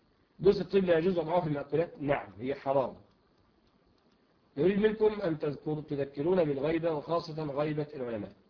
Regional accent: Saudi Arabia; وإذا عرضنا هذا الموضوع للشيوخ عندنا في السعودية فإنهم يرفضون أن يعلنوا هذا الموضوع على التلفاز

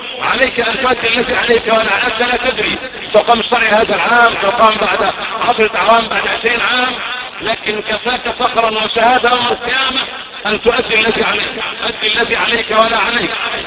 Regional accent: Egypt; اللهم احفظ بلدنا مصر من كل سوء.

